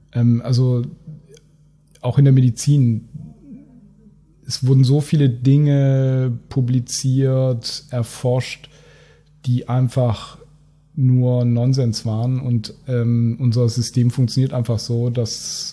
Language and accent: German; Cologne, North Rhine-Westphalia, Germany; als Kölner, ich weiß nicht, wann ich das letzte Mal wirklich in einer Kölner Kneipe war.